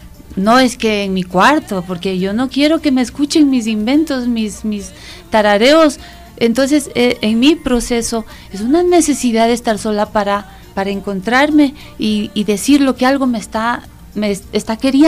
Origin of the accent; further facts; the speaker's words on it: Baños de Agua Santa, Tungurahua, Ecuador; Porque nací en Baños.